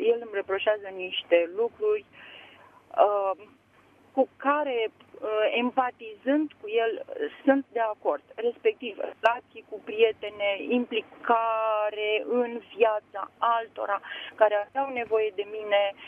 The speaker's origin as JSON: {"language": "Romanian", "region": "Bucharest", "country": "Romania", "said": "sunt din București."}